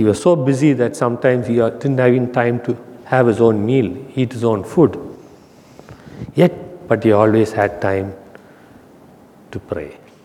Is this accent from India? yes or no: yes; India; For me as an Indian, we have rice.